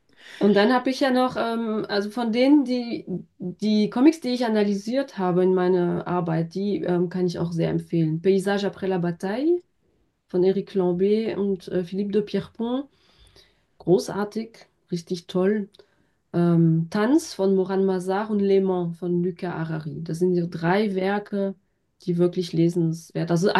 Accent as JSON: {"language": "German", "town": "Marche-en-Famenne", "region": "Wallonia", "country": "Belgium", "said": "Ich komme ja aus Marchand-Famenne und dort wird Le Matoufet vorbereitet."}